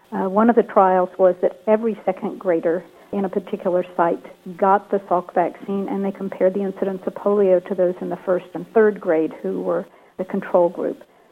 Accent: Kingsport, Tennessee, United States; When I was a child growing up in Kingsport, Tennessee, it was prior to the polio vaccine era.

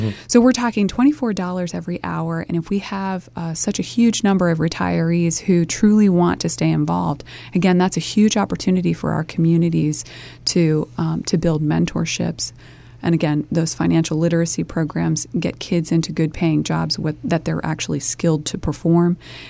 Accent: United States; born or raised there

